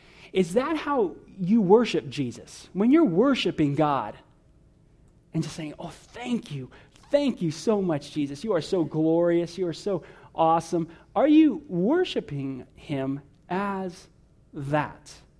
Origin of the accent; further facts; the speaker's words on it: California, United States; And this is so different from how I was raised in Southern California, hanging out in the San Fernando Valley around a lot of New Age thought.